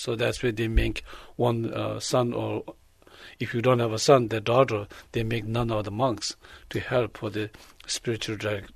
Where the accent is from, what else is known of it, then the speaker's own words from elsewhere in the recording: Bhutan; English is a second language; So, but I'm coming from the Bhutan as a Drukpa Kagyu lineage.